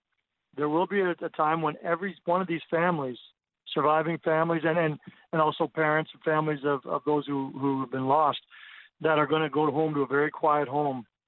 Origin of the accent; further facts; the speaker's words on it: Canada; But I think this is as unifying as anything I've ever experienced in my life as a Canadian.